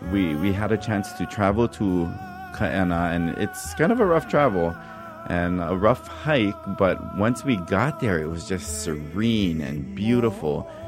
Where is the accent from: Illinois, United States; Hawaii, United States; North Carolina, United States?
Hawaii, United States; Hilo; I'm from Hilo, so it's just a kind of the fabric that makes up Hilo.